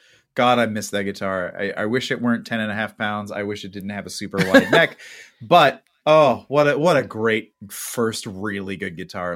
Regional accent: York, Pennsylvania, United States; At a record shop in my hometown of York, Pennsylvania, a place called Ico's, which is still there today.

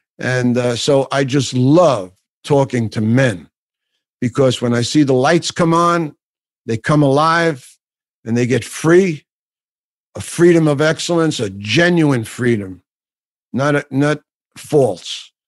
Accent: New York, United States; It's crazy because I'm from New York, right?

